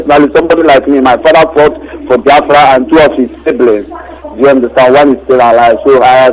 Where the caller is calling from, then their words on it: Dakar, Senegal; I am calling from Dakar, Senegal.